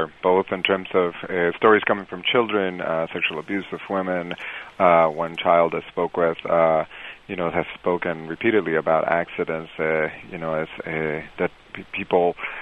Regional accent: Guatemala; I'm originally from Guatemala as well, a place where people have been very afraid to speak, and silence is the primary power of the powerful.

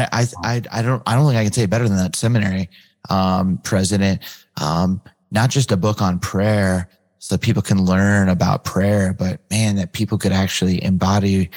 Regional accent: West Coast, United States; maybe because I grew up on the West Coast.

